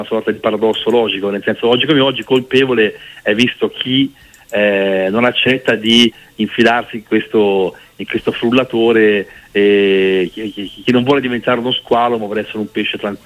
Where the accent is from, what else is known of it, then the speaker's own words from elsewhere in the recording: Arezzo, Tuscany, Italy; il Cile, che appunto è di Arezzo, come me, io sono di Arezzo